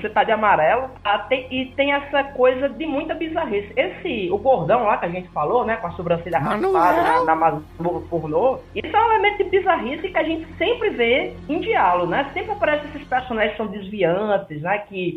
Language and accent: Portuguese; Paraíba, Brazil; Eu sou do interior da Paraíba